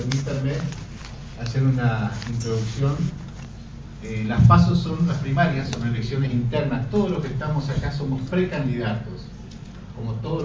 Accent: Córdoba, Argentina; que es lo que le hace falta a nuestra provincia y a nuestro país

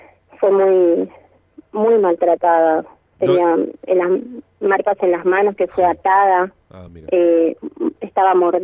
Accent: Posadas, Misiones, Argentina; now in Buenos Aires, Argentina; Sí, soy de Posadas, pero sí, estoy hace 4 años en Buenos Aires

